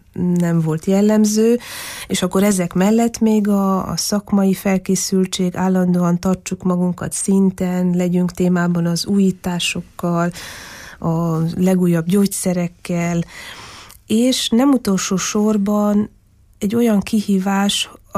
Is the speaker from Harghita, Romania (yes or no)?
yes; Miercurea Ciuc, Harghita, Romania; also born or lived in Târgu Mureș; Én egy vásárhelyi születésű leány vagyok, aki Csíkszeredában nőttem fel, és akkor kerültem vissza Vásárhelyre